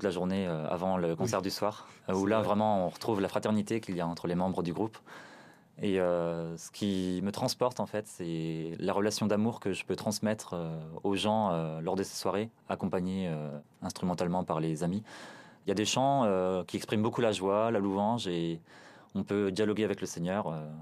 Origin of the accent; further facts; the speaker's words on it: Brittany, France; je viens de Bretagne, animé par cet esprit breton